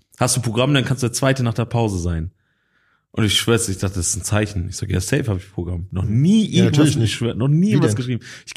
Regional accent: Emden, Lower Saxony, Germany; ich komme aus Emden

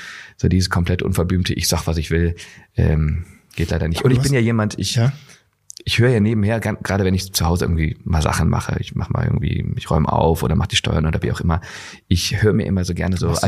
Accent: Remscheid, North Rhine-Westphalia, Germany; ich komme ja aus Remscheid

